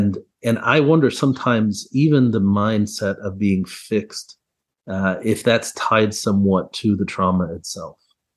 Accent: Orlando, Florida, United States; he is in my hometown of Orlando

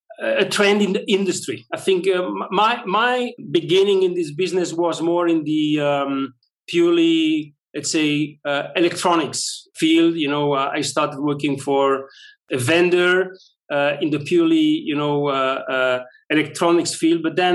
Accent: Belgium; I grew up in Belgium. So that means I was, in a way, exposed to different cultures, different languages since I was a kid.

